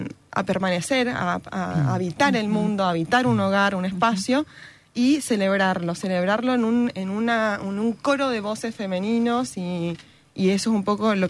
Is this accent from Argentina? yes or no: yes; Mendoza, Argentina; yo soy mendocina, viví siempre aquí, estudié en la Universidad Nacional de Cuyo